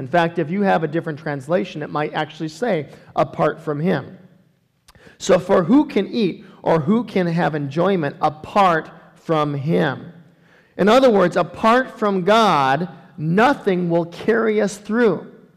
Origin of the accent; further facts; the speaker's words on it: Okinawa, Japan; For years growing up in Okinawa, the cost of dry cereal was way too expensive, so we ate oatmeal every single morning.